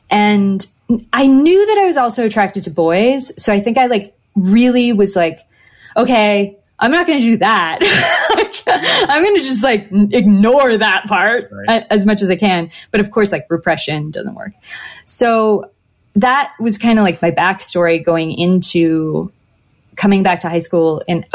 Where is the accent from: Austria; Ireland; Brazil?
Ireland; Galway, Connacht; now in Los Angeles, United States; I moved from Galway, Ireland to like LA. And then, or no, maybe I had transferred from LA. I was back and forth between Ireland and LA a lot at that point.